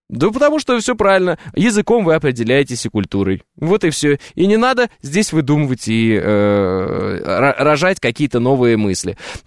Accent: Russia; Ну и что, я теперь татарин или монгол, или татаро-монгол, или кто я? Да нет, я русский.

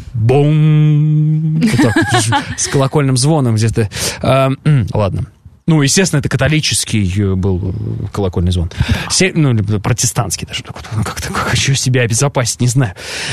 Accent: Ural, Russia; я же на реке вырос. Я вырос на Урале.

